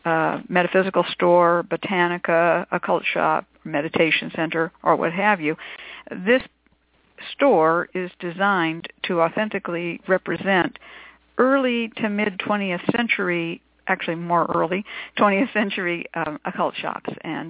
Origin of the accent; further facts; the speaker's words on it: California, United States; because I grew up in the East Bay.